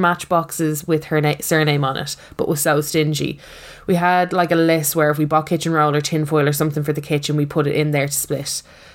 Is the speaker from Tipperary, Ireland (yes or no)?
no; County Cavan, Ireland; And I'm from Cavan.